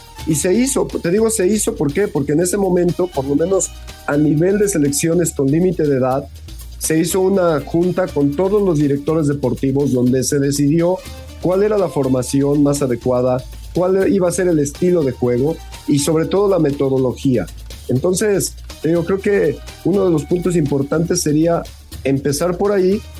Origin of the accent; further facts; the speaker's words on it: Mexico; si nosotros como mexicanos y como estructura vamos a venir a justificar eso